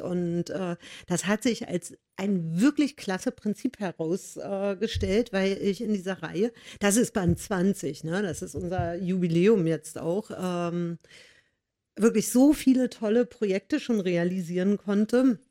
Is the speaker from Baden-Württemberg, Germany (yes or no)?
no; Berlin, Germany; Alexanderplatz und Berlin, meine Heimatstadt im Übrigen.